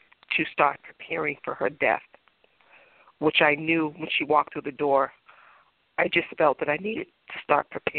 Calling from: Massachusetts, United States; I am calling from Massachusetts.

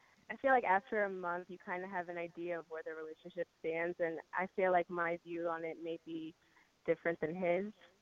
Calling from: Manhattan, New York, United States; Manhattan.

